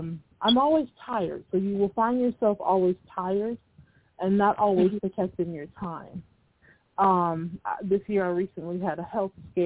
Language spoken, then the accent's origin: English; United States; But unfortunately, we are American. And when I say it unfortunately, I don't want people to take that the wrong way, but we are American and we know what comes with that when we're African American.